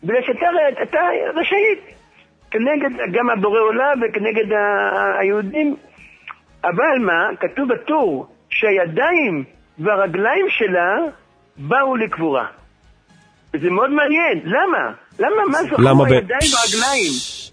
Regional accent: Jerusalem, Jerusalem District, Israel; אני ירושלמי ותיק

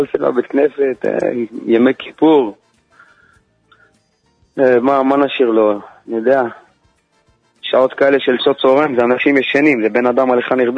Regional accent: Ashdod, Southern District, Israel; נולדתי, גדלתי באשדוד 20 ומשהו שנה, כן.

